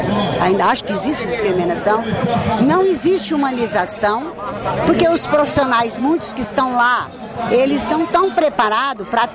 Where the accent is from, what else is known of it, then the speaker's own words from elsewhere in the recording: Minas Gerais, Brazil; Eu sou uma mineira. Eu venho de Minas, numa cidade próxima a Barbacena.